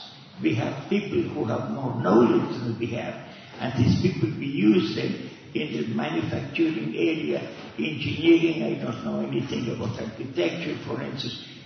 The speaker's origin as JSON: {"language": "English", "country": "France", "tie": "born or raised there", "said": "I grew up in France."}